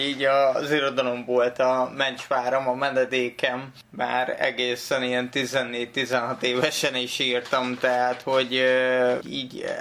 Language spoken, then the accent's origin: Hungarian; Nyíregyháza, Szabolcs-Szatmár-Bereg, Hungary; also born or lived in Nagykálló; Igazából Nyíregyházán nőttem föl, nyírszülőbe, egy lakásotthonba, félig meddig utána Nagykállóba, a nevelőszülőnél. Tehát ahonnan 18 évesen szedtem a sátorfámat, és nekiindultam a nagyvilágnak.